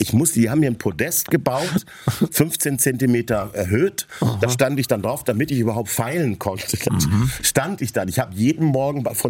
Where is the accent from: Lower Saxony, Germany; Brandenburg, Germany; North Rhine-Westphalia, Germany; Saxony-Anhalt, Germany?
North Rhine-Westphalia, Germany; Essen; born there; weil ich halt eine linksradikale Backe war und das in Bayern. Also man muss wissen, ich bin in Essen geboren.